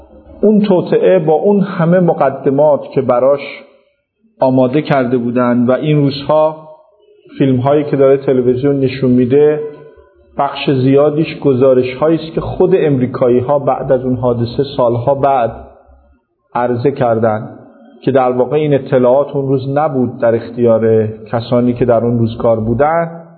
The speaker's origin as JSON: {"language": "Persian", "country": "Iran", "tie": "born there", "said": "فکر می کردم که چرا من توی این کشور تو این زمان متولد شدم."}